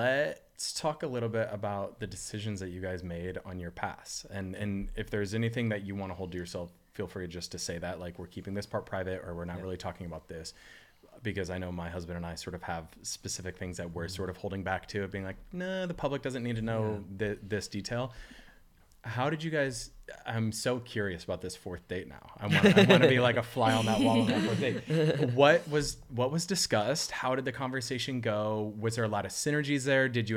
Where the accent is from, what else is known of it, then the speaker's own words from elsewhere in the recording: Illinois, United States; I come from Illinois.